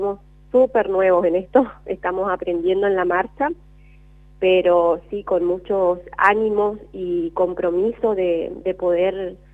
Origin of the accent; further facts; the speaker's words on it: El Paraisal, Chaco, Argentina; now in Resistencia, Argentina; tengo mi familia ahí, nací y crecí en El Paraisal.